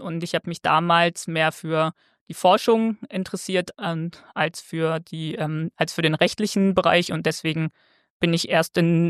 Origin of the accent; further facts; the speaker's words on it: Braunschweig, Lower Saxony, Germany; Ich komme gebürtig aus Braunschweig und in Braunschweig hätte es auch Lebensmittelchemie gegeben.